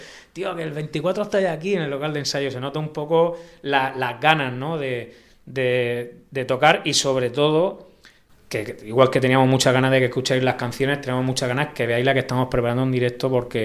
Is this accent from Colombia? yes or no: no; Spain; Ah, somos de España, que tenemos este grupo